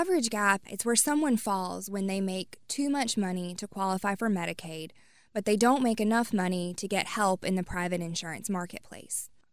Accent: North Carolina, United States; born there; Absolutely not. I was born in Sampson County.

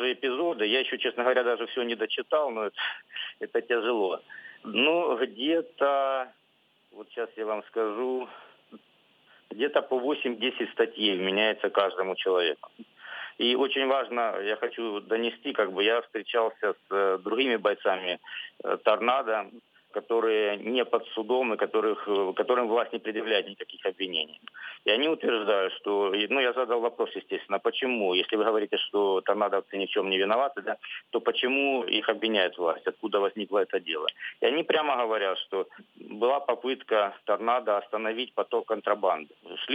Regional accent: Donetsk, Donetsk Oblast, Ukraine; Ну, я сам из Донецка

